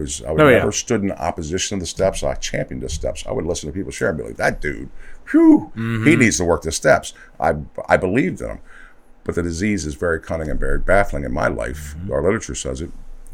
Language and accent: English; Catonsville, Maryland, United States; also born or lived in Glen Burnie; Well, what? Glen Burnie, Catonsville. 6 years old, I came to Catonsville.